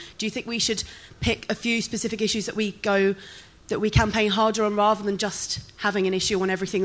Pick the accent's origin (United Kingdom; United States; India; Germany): United Kingdom; Harrow, London; I'm from Harrow.